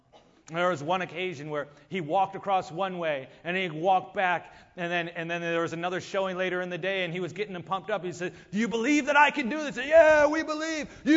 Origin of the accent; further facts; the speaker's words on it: Buffalo, New York, United States; Growing up in Buffalo, I know Niagara Falls a lot.